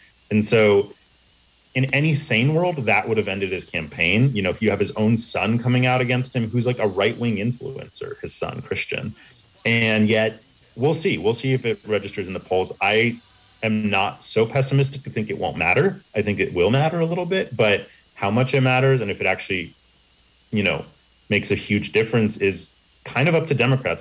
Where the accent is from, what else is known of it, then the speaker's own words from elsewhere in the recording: Pennsylvania, United States; the fifth biggest state in the nation, my home state in Pennsylvania.